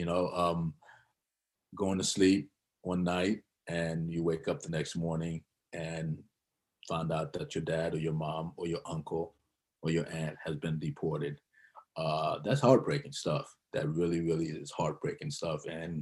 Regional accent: Miami, Florida, United States; By the way, you were down in Miami, my hometown, right?

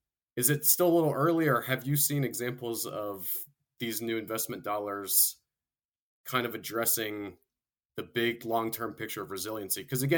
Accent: Florida, United States; I am too. I went to high school and college there, so I'm familiar with Florida man and take no offense by it.

